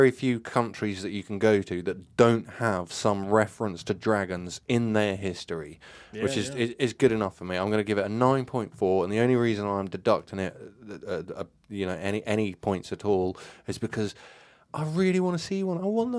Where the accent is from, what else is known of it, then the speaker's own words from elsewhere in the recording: Wales, United Kingdom; I'm Welsh, so I'm going to give it a 9.4.